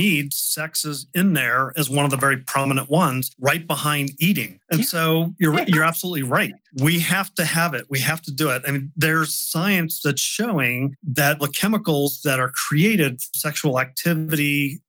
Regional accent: Florida, United States; so I'm originally from Florida.

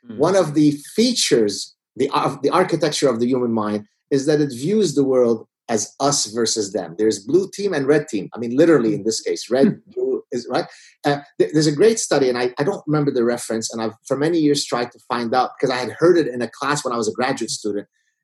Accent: Canada; Even though I'm Canadian, so Republican and Democrat don't apply to me.

